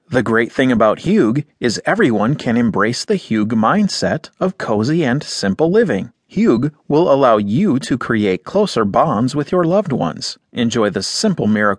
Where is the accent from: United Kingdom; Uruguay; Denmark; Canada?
Denmark; moved away as an adult; now in New York, United States; Growing up in Denmark, I never knew us Danes were different.